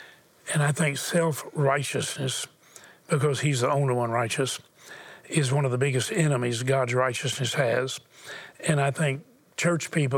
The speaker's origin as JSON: {"language": "English", "town": "Houston", "region": "Texas", "country": "United States", "tie": "born there", "said": "I was born in Houston and the product of a rape."}